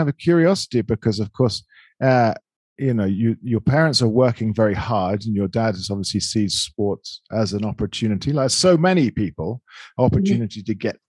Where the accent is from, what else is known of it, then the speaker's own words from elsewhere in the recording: London, United Kingdom; I'm from London, and England is a very classist society.